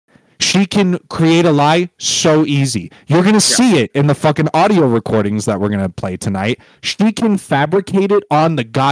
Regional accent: Orlando, Florida, United States; And I am from Florida. I am a Florida man. This happened where I was born

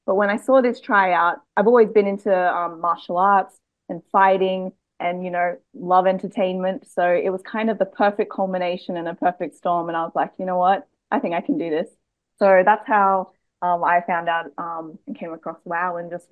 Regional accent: Australia; You know, I'm from Australia, but I do have Chinese roots.

